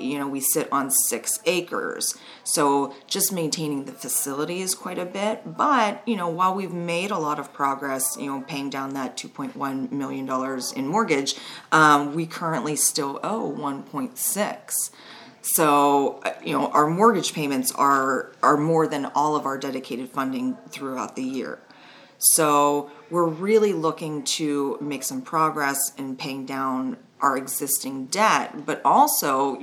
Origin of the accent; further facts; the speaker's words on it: Tyrone, Pennsylvania, United States; now in Milton, United States; I'm from Tyrone, which is in between State College and Altoona. And I moved here, it's been about 3 years.